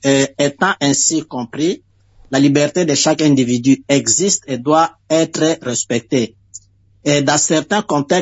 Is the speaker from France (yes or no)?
no; DR Congo